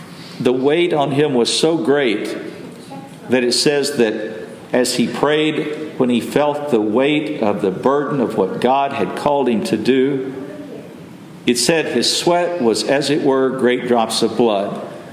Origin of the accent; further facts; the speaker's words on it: Texas, United States; I grew up in West Texas and we had mesquite trees.